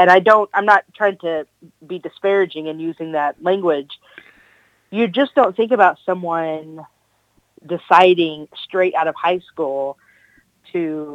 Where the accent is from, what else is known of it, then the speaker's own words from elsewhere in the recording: Texas, United States; because I was a really braggadocious Texan. You know, I moved from Texas to Chicago, didn't have a coat, wore t-shirts and jeans all the time